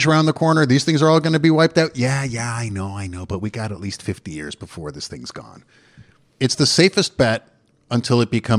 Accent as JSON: {"language": "English", "country": "Canada", "said": "As a Canadian, you know, we've got a hard-packed Protestant work ethic"}